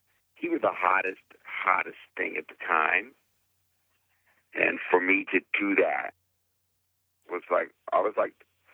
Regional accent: Washington, District of Columbia, United States; the minute I left, you know, Washington, D.C., my hometown, and decided to get into entertainment

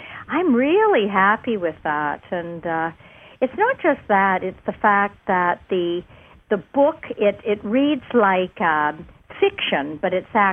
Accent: Canada; being a Canadian

